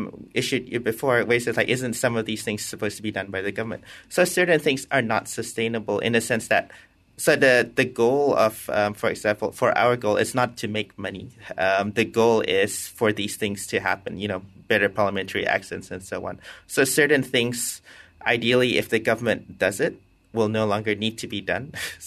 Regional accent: Malaysia; for me as a Malaysian

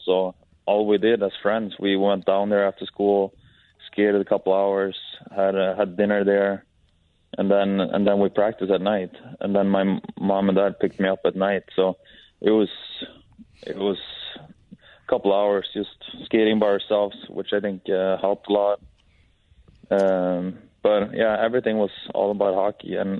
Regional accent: Sweden; And I was fortunate to play in my hometown. I just remember that I was, when I went to like Swedish college there, I went 2 years

